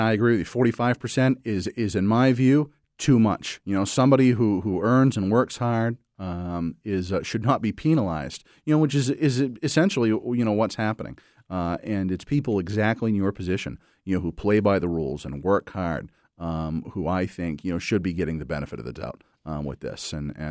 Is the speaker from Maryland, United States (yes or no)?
no; Eastport, Maine, United States; I'm from Eastport originally, so of course, real familiar with up there.